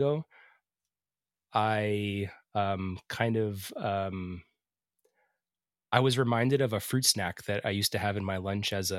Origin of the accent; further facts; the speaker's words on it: Edmonton, Alberta, Canada; We're two chefs from Edmonton, Alberta, Canada.